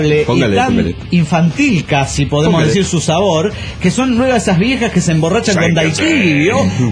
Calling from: Cochabamba, Bolivia; Soy hoy juguetero de Cochabamba, Bolivia.

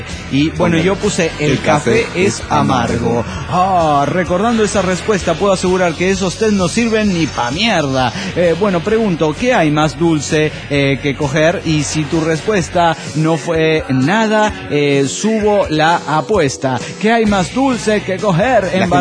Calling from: Alejandra, Santa Fe, Argentina; de Alejandra Santa Fe

